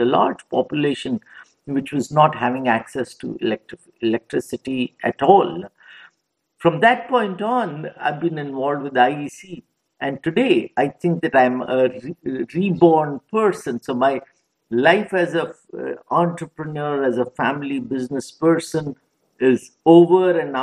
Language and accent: English; northern India, India; English is a second language; I come from India, in northern India, from a small, sleepy town, which I still find heavenly because it is still a little untouched by technology.